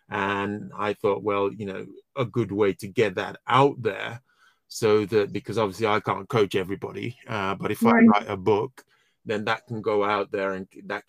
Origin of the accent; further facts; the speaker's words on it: Nigeria; moved away as an adult; now in United Kingdom; We all went back to Nigeria in the early 1970s. I grew up pretty much in Nigeria, experienced the good and the not so good of that kind of how things were back then. And then I came back to the UK late 1980s, 1988 actually